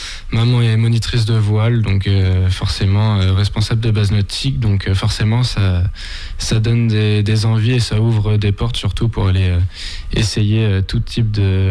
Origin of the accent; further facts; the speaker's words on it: Saint-Jean-de-Monts, Pays de la Loire, France; Alors, moi, j'ai 18 ans. Je suis un Vendéen pure souche. Je suis né à Challans, j'habite à Saint-Jean-de-Mont depuis que je suis né.